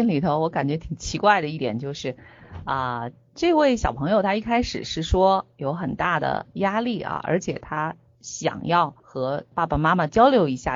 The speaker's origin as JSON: {"language": "Chinese", "region": "Beijing", "country": "China", "tie": "born or raised there", "said": "因为我自己虽然从小的时候家是在海淀区"}